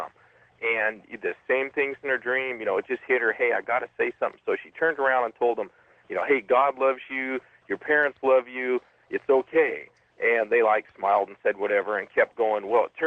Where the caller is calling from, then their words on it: Portland, Oregon, United States; I'm calling from Portland.